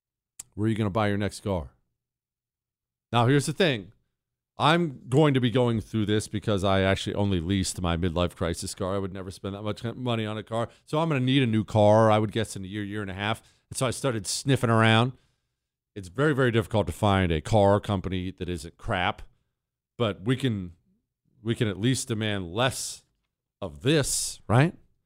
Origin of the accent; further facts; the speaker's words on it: Bozeman, Montana, United States; Because I grew up in Bozeman, Montana.